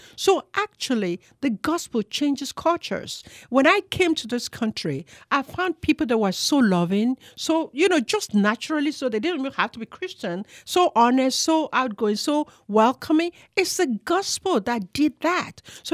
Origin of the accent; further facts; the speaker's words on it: Nigeria; When I was growing up in Nigeria